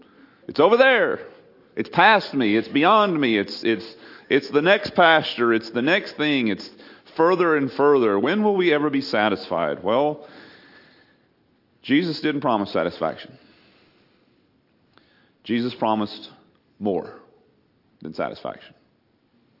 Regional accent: Texas, United States; Because I grew up on the Neches River. I had a boat when I was 4 years old.

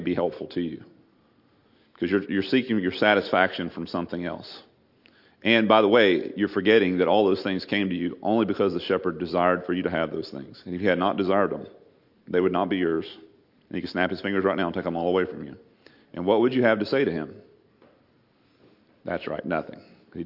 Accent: Texas, United States; Because I grew up on the Neches River. I had a boat when I was 4 years old.

